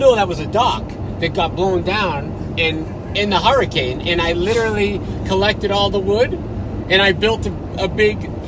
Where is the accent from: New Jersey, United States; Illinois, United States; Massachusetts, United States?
Massachusetts, United States; Boston; now in Marco Island, United States; I'm from Boston. There's comedy clubs all over the place.